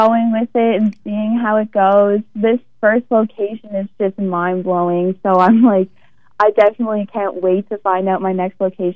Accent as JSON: {"language": "English", "town": "St. John's", "region": "Newfoundland and Labrador", "country": "Canada", "said": "I'm actually from St. John's, Newfoundland, and this is my first placement. I came here about 3 weeks ago."}